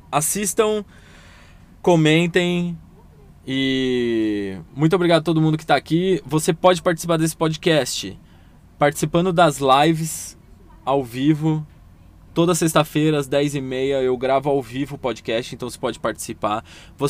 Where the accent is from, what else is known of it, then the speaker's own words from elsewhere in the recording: Santo André, São Paulo, Brazil; de novo, sou de Santo André, 1 km, 17 km da capital.